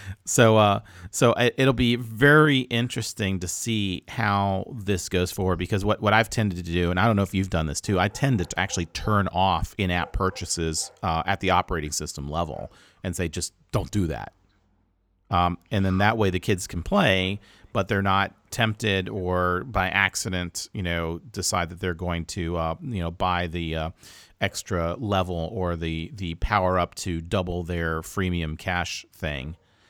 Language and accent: English; North Carolina, United States; now in Budapest, Hungary; I'm still from North Carolina, but like you said, I'm in Budapest right now, but I will be back in North Carolina probably before you know it.